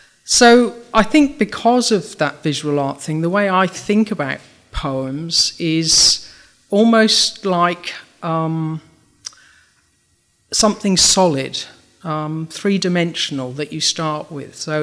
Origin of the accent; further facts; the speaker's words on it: Wales, United Kingdom; born there; I was born in Wales, and you can't get away without having poetry, singing, and rugby as influences.